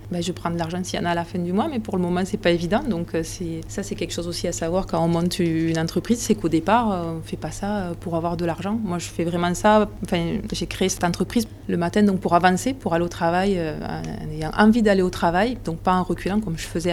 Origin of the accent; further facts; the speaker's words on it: Saint-Affrique, Occitanie, France; Sainte-Afrique, parce que je suis de Sainte-Afrique depuis plusieurs générations. Non, mais je suis bien ici, moi, en Aveyron, c'est chouette.